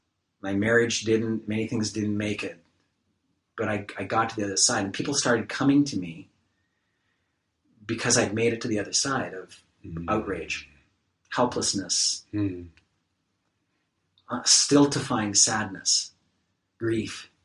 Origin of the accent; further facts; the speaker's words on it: Toronto, Ontario, Canada; Growing up in Toronto, Canada